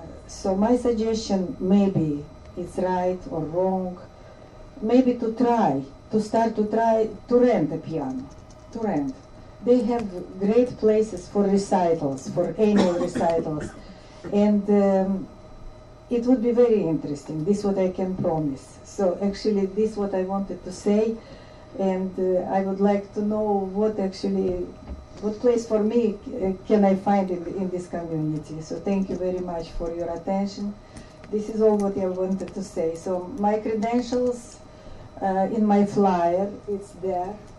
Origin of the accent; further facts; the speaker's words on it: Russia; English is a second language; moved away as an adult; also born or lived in Connecticut; now in United States; educated, from my former country is Russia. But I live in the United States already more than 24 years.